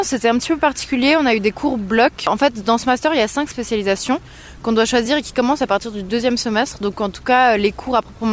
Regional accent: Geneva, Switzerland; je suis genevoise, j'ai grandi, vécu, etc. fait toutes mes études à Genève, j'ai 25 ans

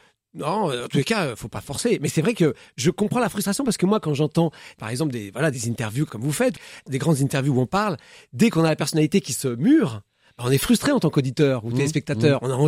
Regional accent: Lens, Hauts-de-France, France; accent: Nord; Je suis l'accent du Nord.

